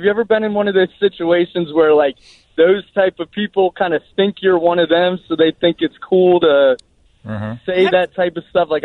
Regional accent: Bowie, Maryland, United States; Growing up in Bowie, you know, it's such a diverse place

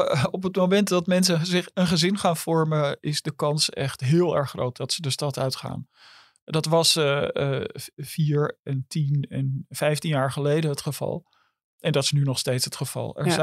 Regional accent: Amsterdam, North Holland, Netherlands; een verhaal waar je ook wel boos van wordt als Amsterdammer

